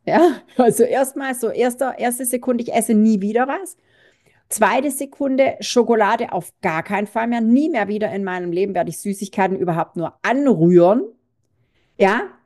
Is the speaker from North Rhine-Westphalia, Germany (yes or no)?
no; Baden-Württemberg, Germany; ich bin ja Schwabe, ich werfe nichts weg